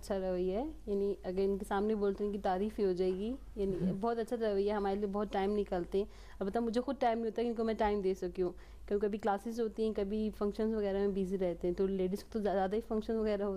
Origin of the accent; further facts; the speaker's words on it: Islamabad, Islamabad Capital Territory, Pakistan; moved away as an adult; now in Iran; اور میں پاکستان میں سے اسلام آباد سے تعلق رکھتی ہوں. وہاں سے میں نے انٹر کمپیوٹر سائنس کی ہے اور اس کے بعد شادی کے بعد ایران آ گئی ہوں.